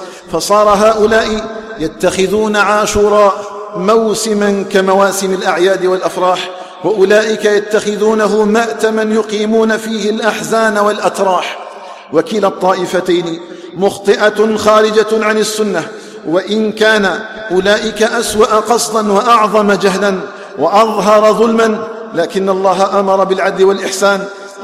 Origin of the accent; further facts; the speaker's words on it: Algeria; اللهم اجعل بلدنا الجزائر آمنا مطمئنا وسائر بلاد